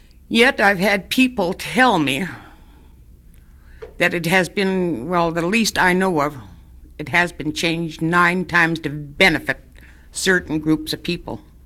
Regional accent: Nenana, Alaska, United States; and I'm from Nenana.

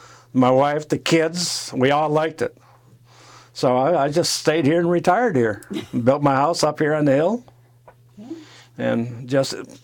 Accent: New York, United States; now in Alaska, United States; Born in upstate New York. Raised on a little farm up there. And when I turned my 18th birthday, I joined the Air Force. And I came to Alaska originally in 1962.

